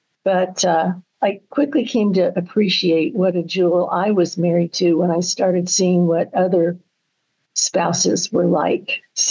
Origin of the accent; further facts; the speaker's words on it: New Zealand; born there; I was born in New Zealand. I was a World War II baby, born of a New Zealand woman and a child, my crazy Russian father, born of Russian immigrants.